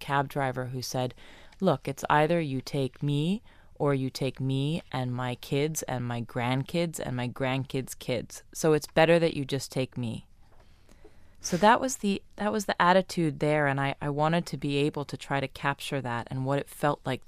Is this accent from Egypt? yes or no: yes; Egypt; You have to understand that I grew up in Egypt where people weren't talking about politics, and people weren't, people were scared to talk about politics.